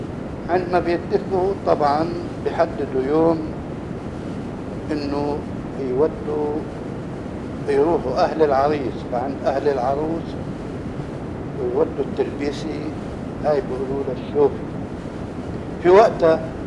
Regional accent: Aden, Yemen; born there; من مواليد 1975 من مدينة عدن.

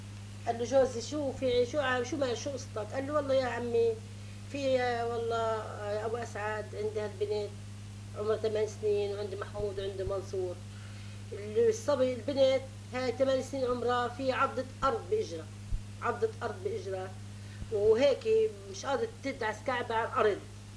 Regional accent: Haifa, Haifa District, Israel; now in Lebanon; نحن فلسطينيين ونحن من حيف

